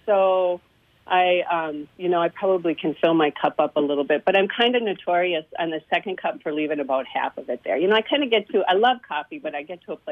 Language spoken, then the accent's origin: English; Twig, Minnesota, United States; Twig, Minnesota.